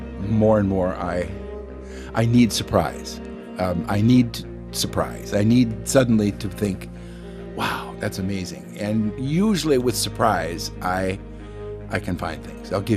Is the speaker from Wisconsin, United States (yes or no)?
yes; Wisconsin, United States; Well, I grew up in Wisconsin along Lake Michigan on the Sauk Trail